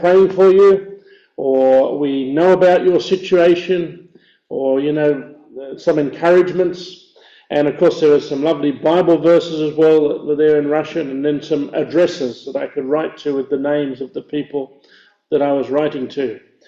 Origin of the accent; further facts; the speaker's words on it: Sydney, New South Wales, Australia; now in Moldova; I come originally from Sydney in Australia.